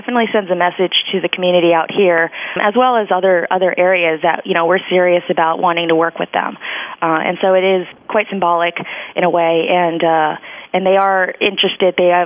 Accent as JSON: {"language": "English", "town": "Bay Area", "region": "California", "country": "United States", "tie": "born or raised there", "said": "I'm actually from out here originally. I'm from the Bay Area, so it's not too foreign to me."}